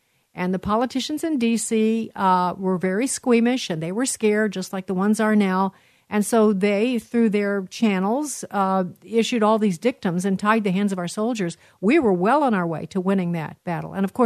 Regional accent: Mechanicsville, Virginia, United States; I am an intensive care nurse. I was born and raised in Mechanicsville, Virginia, and am born of legal Vietnamese immigrants.

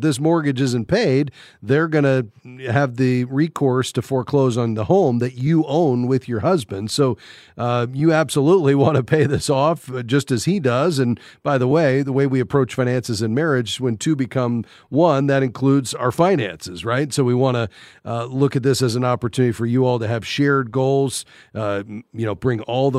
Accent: Fort Lauderdale, Florida, United States; Let's head to my hometown, Fort Lauderdale, Florida.

